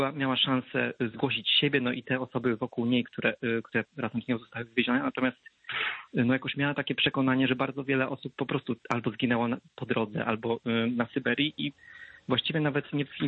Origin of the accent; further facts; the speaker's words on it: Białystok, Podlaskie Voivodeship, Poland; now in Warsaw, Poland; telefonuję z Warszawy, a pochodzę z Białegostoku.